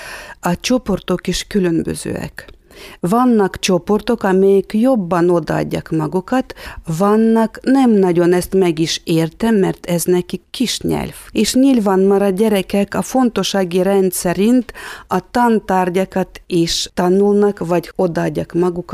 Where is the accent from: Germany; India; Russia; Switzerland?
Russia; Hungarian is a second language; now in Hungary; én Oroszországban születtem, és ott az orosz nyelv olyan volt, mint anyanyelvi státuszban volt, mivel két nyelvet párhuzamosan beszéltünk, és akkor iskolában is az órák orosz nyelven voltak, otthon meg mordvin nyel